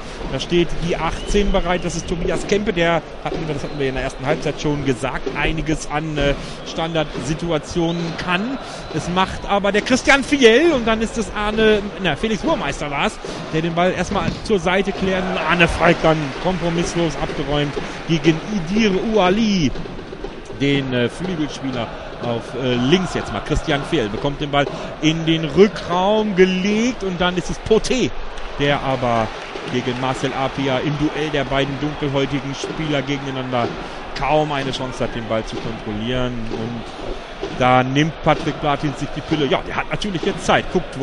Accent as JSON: {"language": "German", "town": "Bielefeld", "region": "North Rhine-Westphalia", "country": "Germany", "said": "Auch als Bielefelder muss ich ehrlich sagen, das muss nicht sein."}